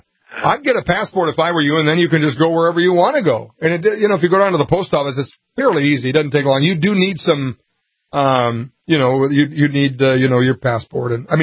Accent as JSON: {"language": "English", "town": "Montevideo", "region": "Minnesota", "country": "United States", "tie": "born or raised there", "said": "it was between my hometown of Montevideo and the Twin Cities."}